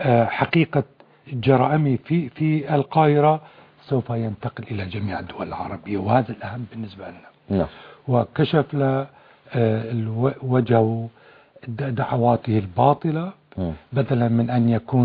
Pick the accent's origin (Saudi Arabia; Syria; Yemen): Syria; عندنا في سوريا نسيج وطني مختلف قومي وطائفي